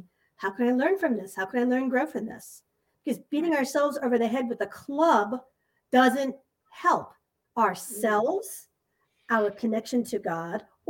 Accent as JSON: {"language": "English", "region": "Massachusetts", "country": "United States", "tie": "born there", "said": "I was born in Massachusetts."}